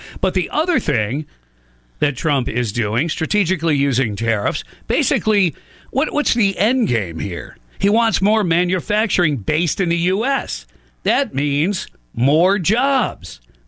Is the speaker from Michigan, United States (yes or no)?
yes; Detroit, Michigan, United States; I grew up in Detroit and the surrounding area, and my dad worked for Chrysler for 30 years.